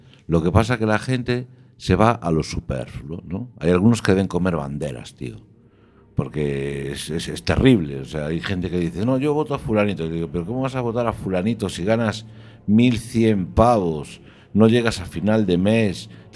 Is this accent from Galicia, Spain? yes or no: yes; Galicia, Spain; en mi pueblo, que son 5.000 habitantes en Orense